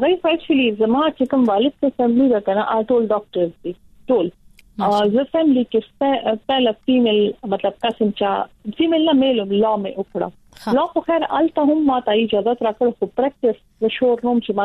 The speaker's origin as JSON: {"language": "Pashto", "town": "Peshawar", "region": "Khyber Pakhtunkhwa", "country": "Pakistan", "tie": "born or raised there", "said": "زه په پېښور لوکل یم او زه دلته مطلب دلته پیدا شول"}